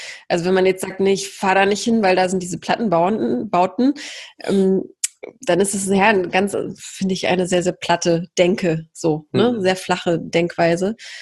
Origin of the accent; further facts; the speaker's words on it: Poland; Ich komme ja aus Polen. Also Polen kenne ich ganz gut